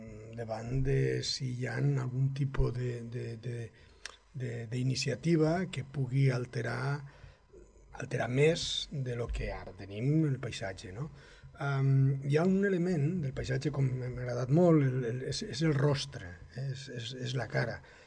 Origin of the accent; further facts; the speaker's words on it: Riu d'Abella, Catalonia, Spain; Nosaltres aquí, jo quan era petit, mirava, vivia a Riu d'Abella, mirava i a la nit no es veia res